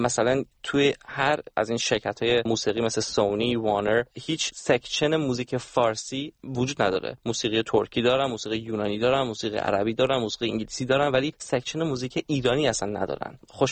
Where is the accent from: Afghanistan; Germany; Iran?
Germany; که تو آلمان بزرگ شدیم و بچهای اروپایی هستیم